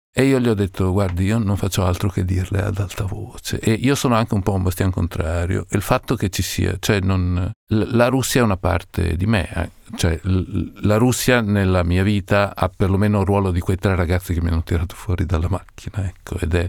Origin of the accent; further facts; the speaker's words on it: Parma, Emilia-Romagna, Italy; born there; Io sono nato a Parma